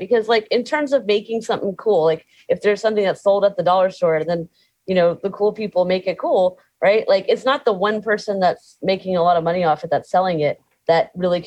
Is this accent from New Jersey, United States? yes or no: no; Houston, Texas, United States; now in Brooklyn, United States; Just so I've lived in Brooklyn for 20 years, but I am originally from Texas. So I'm here as y'all's native informant about places that are not New York, but it's Houston, Texas.